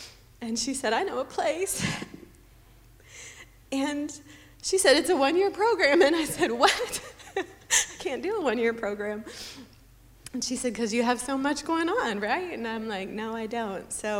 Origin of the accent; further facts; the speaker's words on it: Columbus, Ohio, United States; I'm from Columbus, Ohio, and I'm Bobby's little sister.